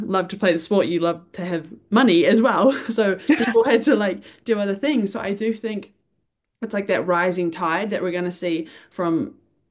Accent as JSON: {"language": "English", "country": "New Zealand", "said": "I'm from New Zealand, like I know rugby"}